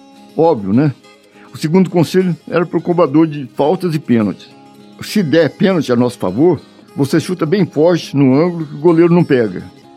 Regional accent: Minas Gerais, Brazil; Já na minha terra, também em Minas Gerais, tinha um time

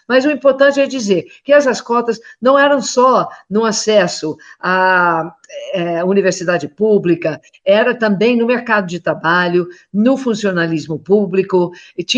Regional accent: Buffalo, New York, United States; Portuguese is a second language; now in Brazil; E a minha cidade natal é Buffalo, nos Estados Unidos, no estado de Nova York, no extremo oeste do estado de Nova York.

